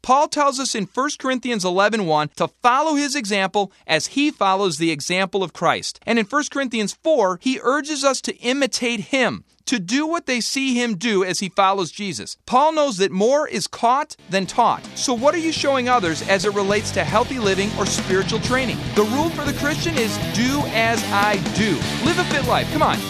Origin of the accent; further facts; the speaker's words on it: New York, United States; And hey, I grew up in New York, so I know aggressive driving.